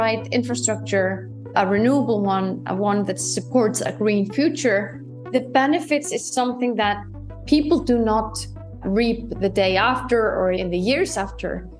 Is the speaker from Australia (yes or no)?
no; Iceland; I'm the Director General of Iceland's National Energy Authority, and I come from Iceland.